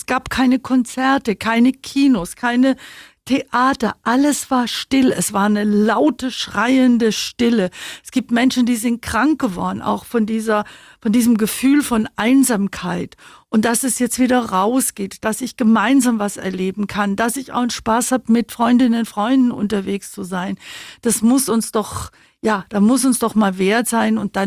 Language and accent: German; Babenhausen, Bavaria, Germany; Augsburg ist Heimat. Und sure. Babenhausen war meine Heimat.